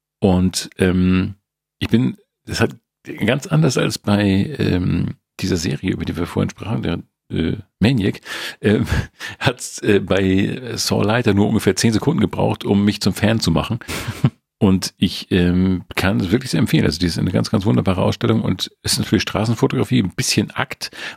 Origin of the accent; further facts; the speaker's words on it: Schleswig-Holstein, Germany; Doch, entschuldige, ich komme aus Holstein.